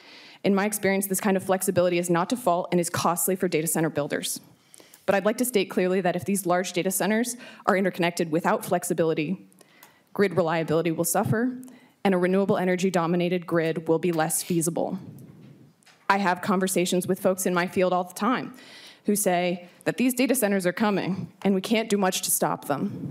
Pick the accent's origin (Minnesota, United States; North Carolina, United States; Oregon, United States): Minnesota, United States; I'm here to oppose Senate File 769 as a Minnesotan and as an electrical engineer in transmission planning of the electric grid.